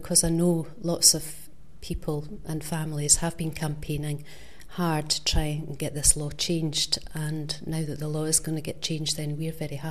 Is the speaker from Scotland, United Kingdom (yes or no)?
yes; Scotland, United Kingdom; As a Scot